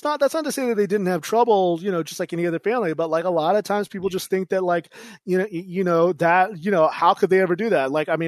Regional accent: California, United States; now in Washington, United States; I grew up in California, and I live in Washington, D.C.

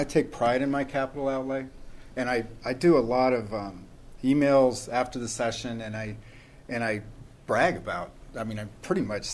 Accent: Ireland; And so at that point, it was like, I'm Irish. I'm sorry.

